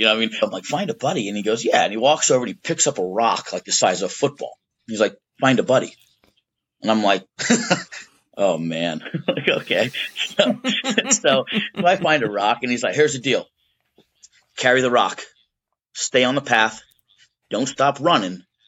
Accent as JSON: {"language": "English", "town": "Shamokin", "region": "Pennsylvania", "country": "United States", "tie": "born or raised there", "said": "we grew up in Shamokin, which is a small coal town and a poor coal town. But we lived in this little house, and I could see this mountain."}